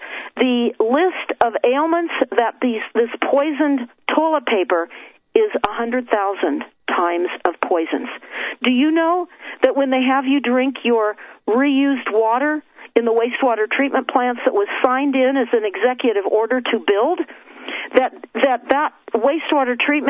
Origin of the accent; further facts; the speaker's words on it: Malibu, California, United States; also born or lived in Santa Monica; Now, I grew up and I lived in Santa Monica, and I grew up in Malibu.